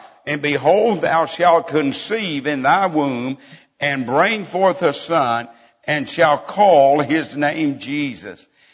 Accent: Borger, Texas, United States; pastor referred to my hometown a while ago of Borger. Any of you know where Borger is? Several of you do. 50 miles from Amarillo, a little oil field town.

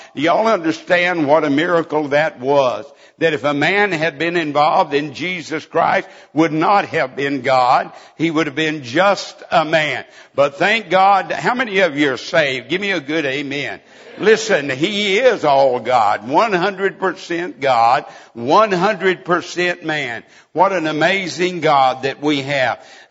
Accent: Borger, Texas, United States; pastor referred to my hometown a while ago of Borger. Any of you know where Borger is? Several of you do. 50 miles from Amarillo, a little oil field town.

